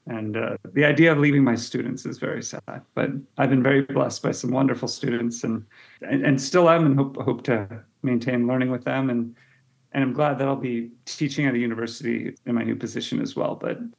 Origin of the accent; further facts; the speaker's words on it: Phoenix, Arizona, United States; So I grew up in Phoenix, Arizona, and I had the tremendous blessing of growing up in the same place as my grandparents